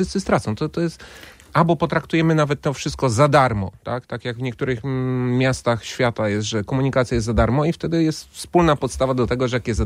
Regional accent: Gdańsk, Pomeranian Voivodeship, Poland; now in Gdynia, Poland; ja jestem typowym przedstawicielem Trójmiasta, co zawsze podkreślam, urodzony i wychowany w Gdańsku, mieszkam i żyję w Gdyni, pracuję w Sopocie.

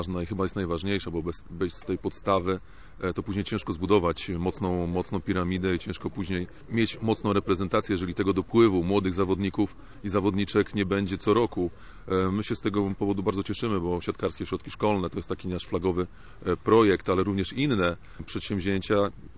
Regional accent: Gorzów Wielkopolski, Lubusz Voivodeship, Poland; Gorzów, moje rodzinne miasto, które wróciło na mapę plus ligi.

